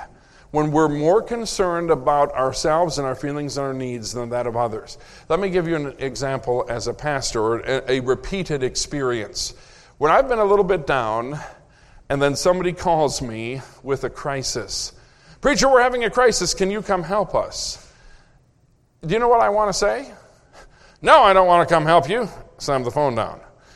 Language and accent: English; Minnesota, United States; I grew up in Minnesota where winter is real.